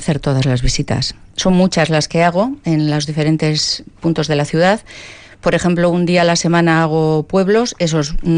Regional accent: Eibar, Basque Country, Spain; Yo no soy de Vitoria, soy de Eibar y realmente no conocía Vitoria en esta dimensión

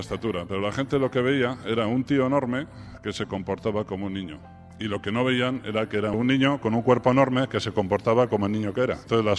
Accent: Getxo, Basque Country, Spain; Yo soy de Guecho. ¿Conocéis alguno Guecho? Pues hay unos acantilados enormes. Es un paisaje precioso

